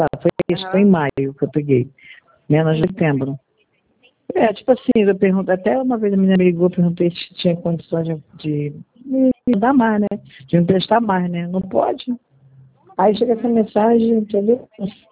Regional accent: Rio de Janeiro, Brazil; sou do Rio.

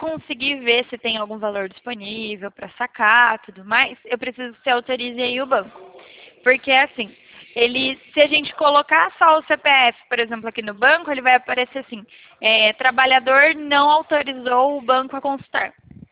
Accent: Itapetininga, São Paulo, Brazil; eu sou de Itapetininga.

